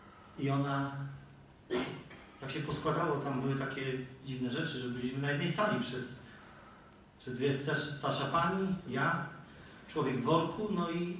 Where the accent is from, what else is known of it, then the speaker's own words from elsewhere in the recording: Katowice, Silesian Voivodeship, Poland; Ja jestem z Katowic.